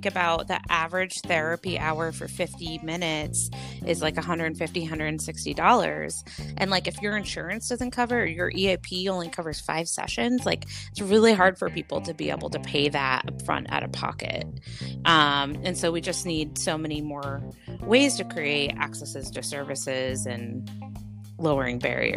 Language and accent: English; Maine, United States; moved away as an adult; So like I was mentioning, I'm originally from Maine and was there for my first 18 years and then went to undergrad in Virginia.